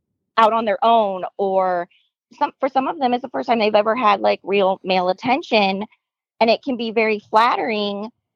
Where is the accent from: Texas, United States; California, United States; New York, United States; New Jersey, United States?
California, United States; Hollywood; I came from Hollywood. So like I was used to sidestepping sexual harassment